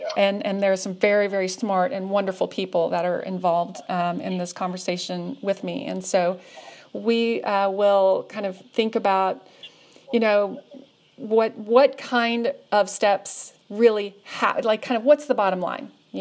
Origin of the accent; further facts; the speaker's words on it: Oklahoma, United States; I love this state. It's my home state.